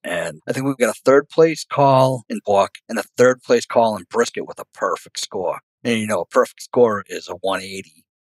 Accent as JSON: {"language": "English", "town": "Abington", "region": "Massachusetts", "country": "United States", "said": "We're from Abington."}